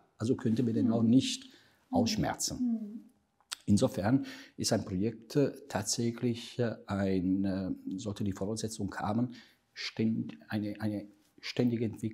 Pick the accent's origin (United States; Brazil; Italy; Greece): Italy; Als Italiener war ich zu einem großen, namhaften italienischen Konzern.